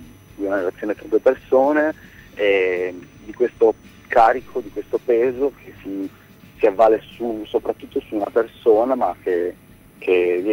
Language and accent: Italian; Emilia-Romagna, Italy; Noi siamo in quattro, veniamo dalla provincia di Modena